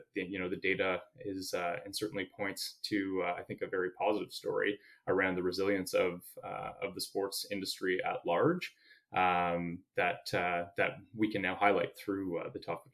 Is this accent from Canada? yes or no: yes; Canada; I can speak as a Canadian